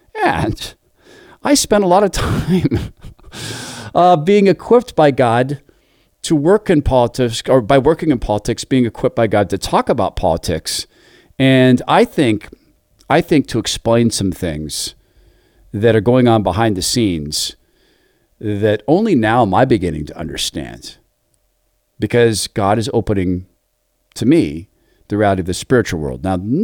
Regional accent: United States; I care because I'm an American. I love our country. I vote. I'm an engaged citizen.

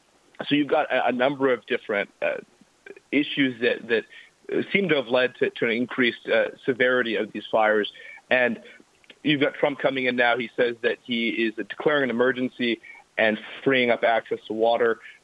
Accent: California, United States; moved away as an adult; You know, I grew up in California and I left in 2022, shortly after college.

